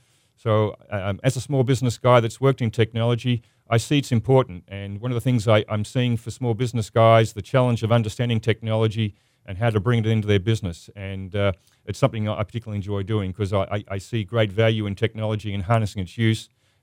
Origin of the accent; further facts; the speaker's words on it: Australia; accent: Australian; I have a funny accent, and I like to get that out up front. My accent's from Australia. I'm not British. I'm not a New Zealander. I'm an Australian